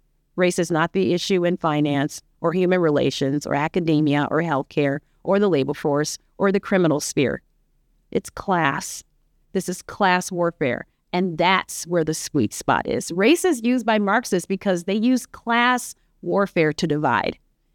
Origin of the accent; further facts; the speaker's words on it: United States; We are unique, and I like being an American. I absolutely love being American.